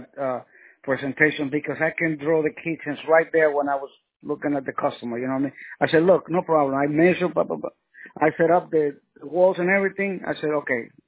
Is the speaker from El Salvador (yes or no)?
yes; San Vicente, El Salvador; Yeah, man. San Vicente.